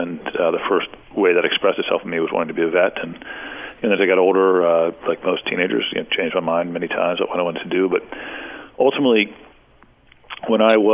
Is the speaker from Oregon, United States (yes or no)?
no; College Park, Maryland, United States; also born or lived in Washington, D.C.; So I grew up in the Washington, D.C. and College Park, Maryland area.